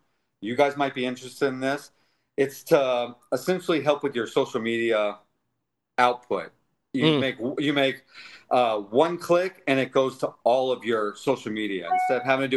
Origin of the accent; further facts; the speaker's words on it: Windermere, Florida, United States; also born or lived in Winter Garden / West Orange; I went to Lakeview, and then I went to Windermere Elementary, and so I grew up in Windermere, Winter Garden area.